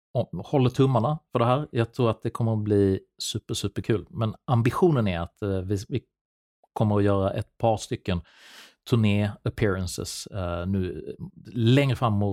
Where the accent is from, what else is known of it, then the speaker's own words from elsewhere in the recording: Sweden; Så att det är inte längre kompatibelt med vissa av de apparna som folk hade förinstallerade efter min uppväxt i Sverige.